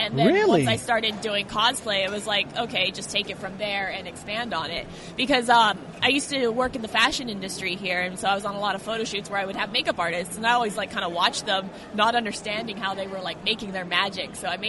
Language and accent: English; Kula, Hawaii, United States; And but I'm from Maui originally.